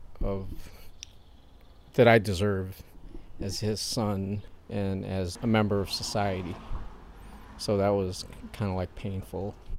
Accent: Philippines; born there; moved away; I was born in the Philippines. We came here in 1972. My dad worked at Chrysler and got transferred here

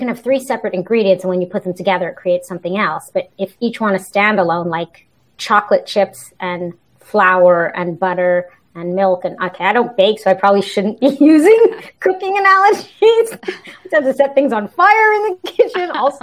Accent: Montreal, Quebec, Canada; And I'm originally from Montreal. So that's, you know, where I grew up, that vibrant energy.

